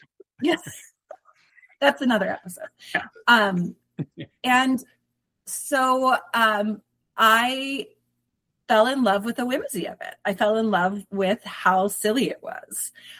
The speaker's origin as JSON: {"language": "English", "region": "East Coast", "country": "United States", "tie": "born or raised there", "said": "So I, unlike the three of you guys, I grew up on the East Coast."}